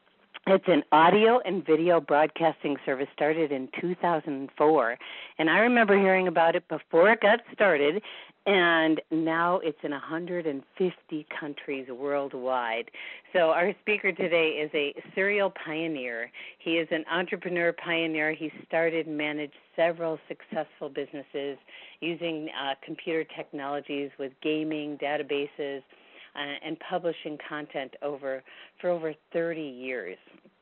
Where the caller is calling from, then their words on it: Bozeman, Montana, United States; I'm calling in from Bozeman, Montana